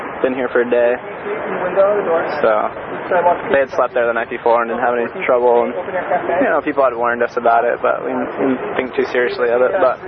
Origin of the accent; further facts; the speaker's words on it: Richmond, Vermont, United States; Yeah, I'm from Richmond, Vermont, but I go to college at the University of Vermont in Burlington.